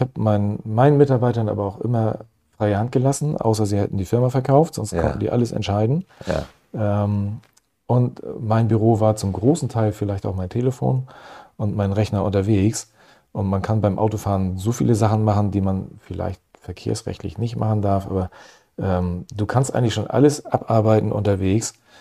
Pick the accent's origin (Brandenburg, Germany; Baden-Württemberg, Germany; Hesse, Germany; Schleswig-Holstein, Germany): Schleswig-Holstein, Germany; Preetz; Nun komme ich vom Dorf aus Scharsdorf, Schallhorn und Preetz, mich kennt hier jeder.